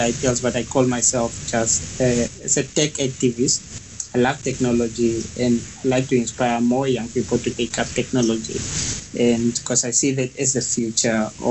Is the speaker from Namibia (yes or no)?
yes; Ehenye, Oshana, Namibia; moved away as an adult; now in Manchester, United Kingdom; From Namibia. I was born in a small village called Ehenye nearby Oshakati.